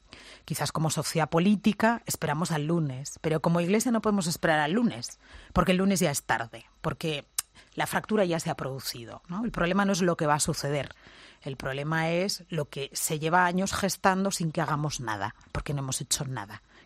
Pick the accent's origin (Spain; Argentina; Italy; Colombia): Spain; Catalonia; yo soy catalana y además lo vivo con orgullo y con pasión